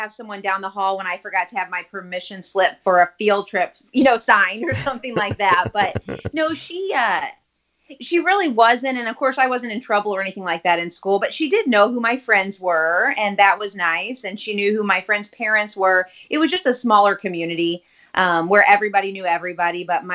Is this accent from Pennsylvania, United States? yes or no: no; Troy, Missouri, United States; I actually grew up in Troy, Missouri, and that's where I went to school all growing up in high school.